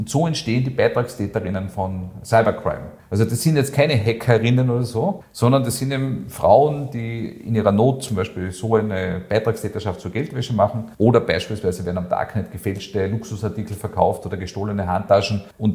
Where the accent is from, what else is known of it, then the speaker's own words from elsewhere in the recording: Austria; Bei uns in Österreich ist es noch so, dass man das als eigene Straftat hat